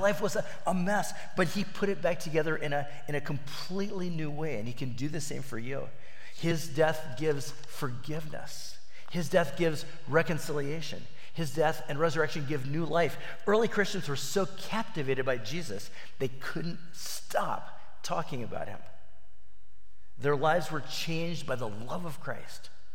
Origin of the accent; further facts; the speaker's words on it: Peru; When I was a young boy growing up in the Peruvian jungle, my parents were missionaries during about 10 years of my life.